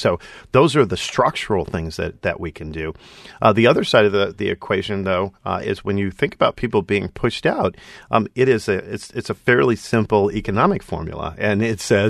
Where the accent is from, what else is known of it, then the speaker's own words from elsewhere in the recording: Stockton, California, United States; So I grew up in Stockton. We would come up to Oakland and see both of the teams play.